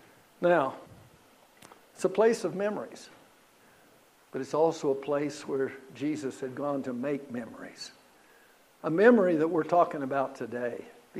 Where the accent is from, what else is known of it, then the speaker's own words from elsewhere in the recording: Kentucky, United States; It's like when I was growing up in Kentucky, we had lots of springs.